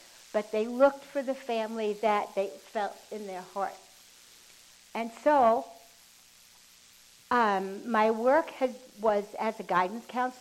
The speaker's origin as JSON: {"language": "English", "town": "Brooklyn", "region": "New York", "country": "United States", "tie": "born there", "also_born_or_lived": "Long Island / Manhattan", "lives_now": "Candler, United States", "said": "I was born in Brooklyn, New York. I lived on Long Island and Brooklyn and Manhattan most of my life. And then, following my intuition, I moved to Candler, North Carolina, into the mountains."}